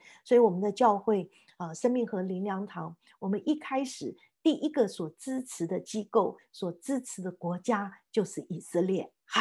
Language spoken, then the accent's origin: Chinese; China; 就拿出我们中国人的啊冲啊